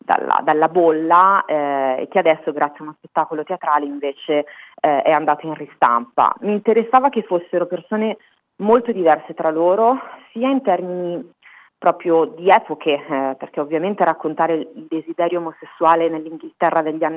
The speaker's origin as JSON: {"language": "Italian", "town": "Salò", "region": "Lombardy", "country": "Italy", "tie": "born or raised there", "said": "Io per esempio sono nata a Salò, che è un paese storicamente direi molto noto. Crescere di sinistra a Salò"}